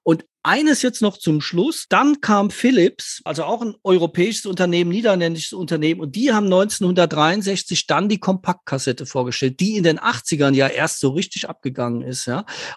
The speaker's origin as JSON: {"language": "German", "town": "Ludwigshafen", "region": "Rhineland-Palatinate", "country": "Germany", "said": "Ich komme aus Ludwigshafen."}